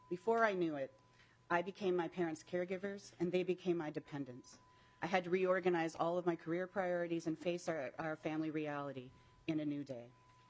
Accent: Plymouth, Minnesota, United States; I'm from Plymouth, Minnesota, and I was actually raised in Minnesota.

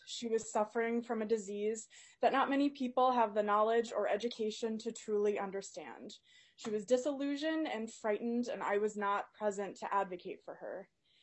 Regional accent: Duluth, Minnesota, United States; I'm from Duluth, Minnesota.

